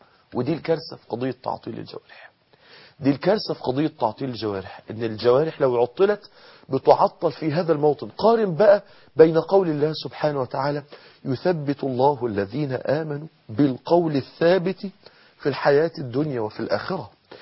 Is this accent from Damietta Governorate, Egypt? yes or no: no; Mansoura, Dakahlia, Egypt; وتدور الأيام ويبقى في كارثة عندنا في المنصورة، مصيبة في المنصورة